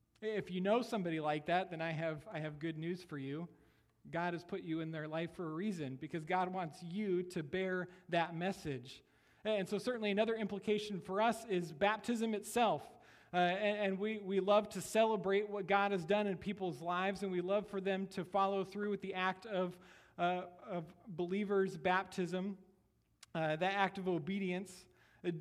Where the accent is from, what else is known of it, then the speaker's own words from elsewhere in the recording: Iowa, United States; I didn't grow up on a farm in Iowa, but I grew up in Iowa in the middle of nowhere